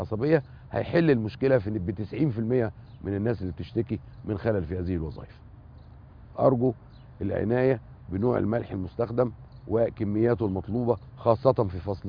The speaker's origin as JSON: {"language": "Arabic", "country": "Egypt", "said": "وإحنا عندنا في مصر ملح صخري بيجي من سيوة وبيجي من جبال سيناء."}